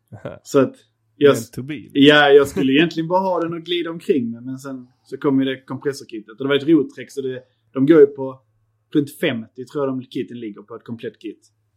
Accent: Arlöv, Skåne, Sweden; also born or lived in Kävlinge; Jag är uppväxt i Arlöv. En liten håla utanför. Och sen när man, fan vad, när man börjar sjuan tror jag, då flyttar vi till Kävlinge.

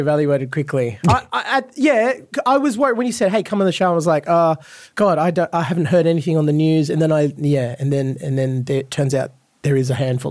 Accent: India; I do realize I am an Indian man back in the royal family.

